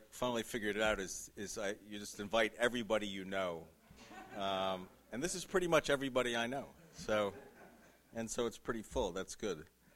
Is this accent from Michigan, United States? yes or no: no; New York, United States; I think it had a lot to do with growing up in New York and loving newspapers.